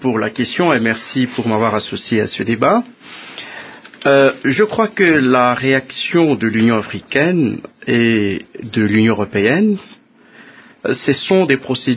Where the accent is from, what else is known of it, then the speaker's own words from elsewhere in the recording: DR Congo; mais je crois que nous, en tant que Congolais, nous avons le droit d'aller plus loin, n'est-ce pas?